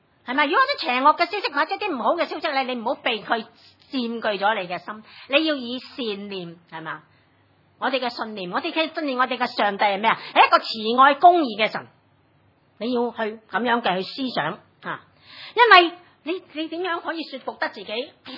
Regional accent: Hong Kong; 我相信呢我们香港人呢都有很多的不开心特别是年轻人

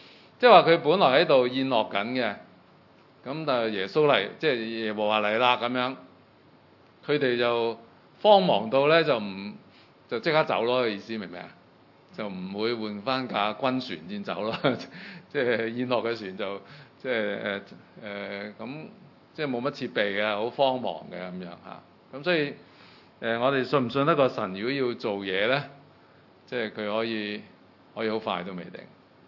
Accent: Hong Kong; 我哋香港人喺呢段日子，真係唔好放個眼目放喺過去咁多

